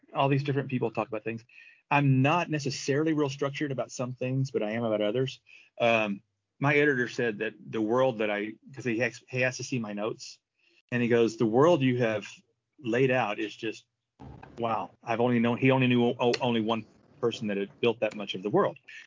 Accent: Texas, United States; also born or lived in Southern California; We were in Southern California, moved to back to Texas. I'm from Texas, moved back to Texas.

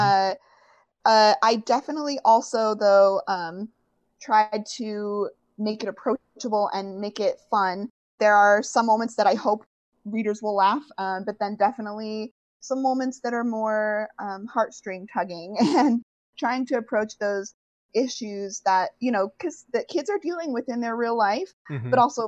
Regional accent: Provo, Utah, United States; born there; also born or lived in Bay Area / D.C. / Las Vegas; now in Seattle, United States; I was born in Utah, born in Provo, went to BYU, got my master's degree at BYU.

